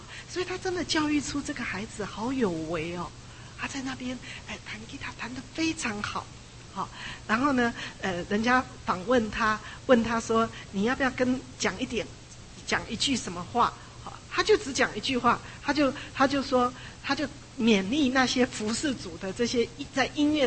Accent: Taiwan; 就像我们从小在台湾读书一样，所有读书是为着联考，是为着联考。

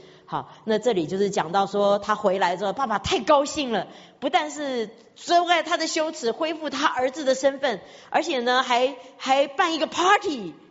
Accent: China; 因为犹太人跟我们中国人很像哈，爸爸没有死是不分产业的

